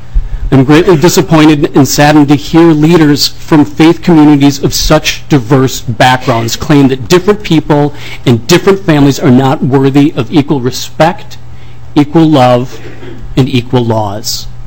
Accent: Chaska, Minnesota, United States; now in Minneapolis, United States; As a native Minnesotan, I grew up in Chaska, graduated from St. Olaf College, and received my medical degree in pediatric training from the University of Minnesota.

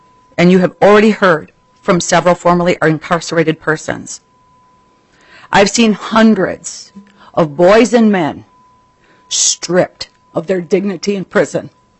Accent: Red Wing, Minnesota, United States; I grew up in a rural community and have lived in Red Wing for more than 2 decades.

